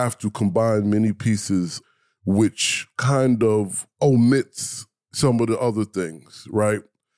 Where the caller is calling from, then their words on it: Kentucky, United States; I'm well, and I'm saying hello from Kentucky in the USA.